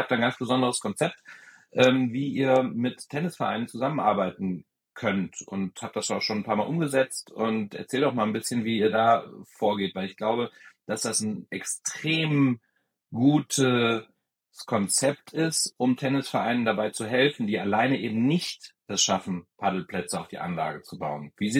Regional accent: Cologne, North Rhine-Westphalia, Germany; weil wir als Kölner, wir fahren nicht gerne nach Düsseldorf.

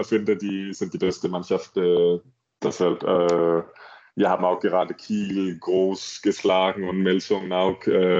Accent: Denmark; German is a second language; now in Germany; mein Freund aus Dänemark auch nicht so weit weg ist. Ich glaube, mein Heimat ist 1,5 Stunden weg von Flensburg.

